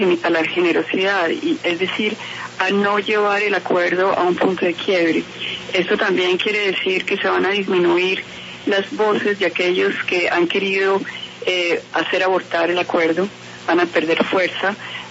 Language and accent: Spanish; Colombia; lo que somos como colombianos